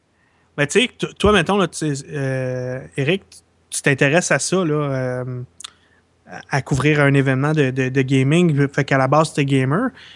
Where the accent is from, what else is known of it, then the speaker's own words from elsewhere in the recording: Quebec, Canada; Je suis québécois, je m'intéresse à ça.